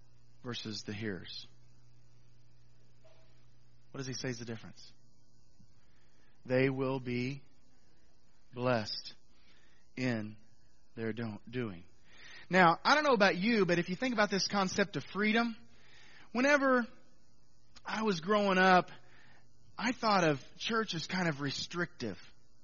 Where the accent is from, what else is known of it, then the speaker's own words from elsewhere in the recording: Missouri, United States; I was up from Northwest Missouri, so that was down from there.